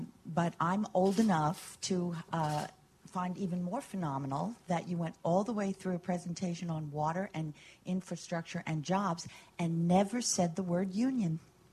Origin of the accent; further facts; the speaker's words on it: New York City, New York, United States; I'm from New York City